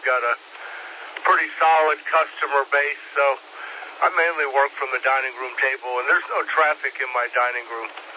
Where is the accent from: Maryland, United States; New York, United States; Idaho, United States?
New York, United States; now in Georgia, United States; I grew up in New York, so to me it was a big, small city.